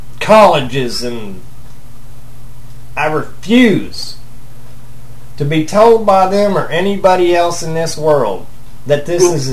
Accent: United States; I'm from America, so if I go over and tell a Chinese guy about frequency and I'm using my language

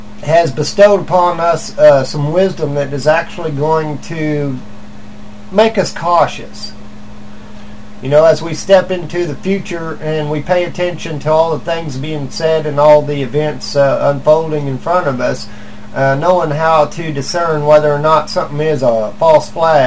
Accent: United States; You know, I'm from America, and I don't agree with certain things that are going on that the government has done in the past and in the present.

